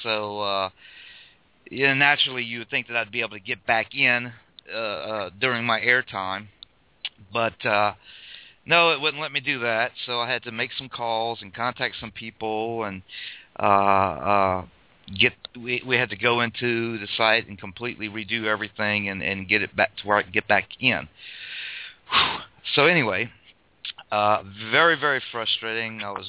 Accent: Morgan City, Louisiana, United States; I'm from South Louisiana myself, Morgan City.

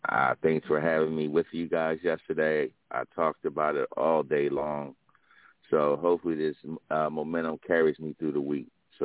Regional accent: Philadelphia, Pennsylvania, United States; I know the city, I'm from Philly, moved to Delaware

